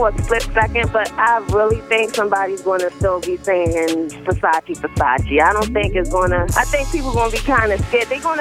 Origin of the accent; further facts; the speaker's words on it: New York, United States; now in Baltimore, United States; Like, I'm from New York. I live in BeMore. I love BeMore.